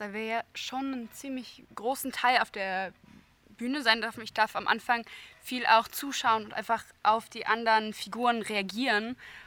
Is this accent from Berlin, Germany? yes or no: yes; Berlin, Germany; ich bin 17 Jahre alt und ich komme auch aus Berlin.